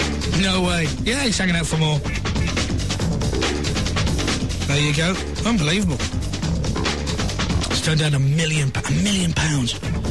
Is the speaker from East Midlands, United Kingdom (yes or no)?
no; Leeds, Yorkshire and the Humber, United Kingdom; And I'm from Leeds as well.